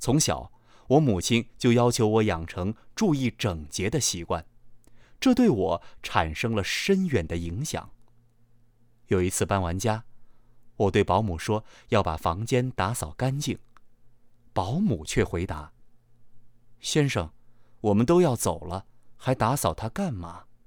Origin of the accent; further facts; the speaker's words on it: Taiwan; also born or lived in Shanghai, China; 我出生在中国上海，一岁的时候跟随父母到了中国台湾。大学毕业后，我游学欧美